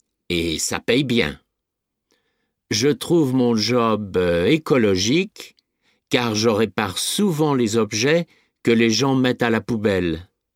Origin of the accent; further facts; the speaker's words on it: Cormicy, Grand Est, France; moved away as an adult; now in Canada; Quand j'étais en France, j'habitais dans un village qui s'appelle Cormicy. C'est un très beau village. Et j'ai été un peu triste de le quitter.